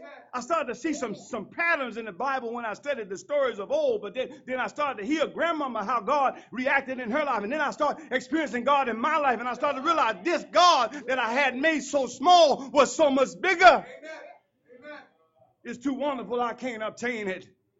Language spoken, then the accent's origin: English; Arkansas, United States; See, I'm from Arkansas. You seen a pig in mud?